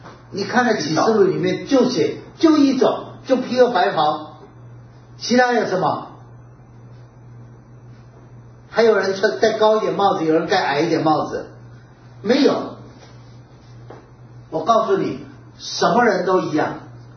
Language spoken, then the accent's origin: Chinese; Taiwan; 我们台湾人叫什么？